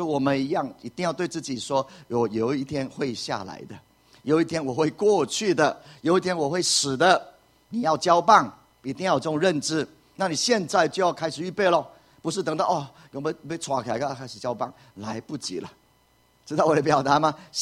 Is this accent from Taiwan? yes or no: yes; Puli, Nantou County, Taiwan; 因为我在埔里长大，四面环山，从小的时候就可能一个庙叫地母庙，其他都没有，很漂亮的一个盆地